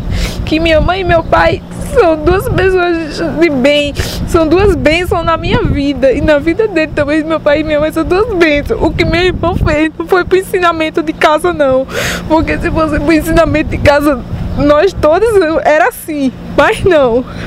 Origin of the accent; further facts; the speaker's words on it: Limoeiro, Brazil; now in Santa Cruz, Brazil; Nós somos de Limoeiro.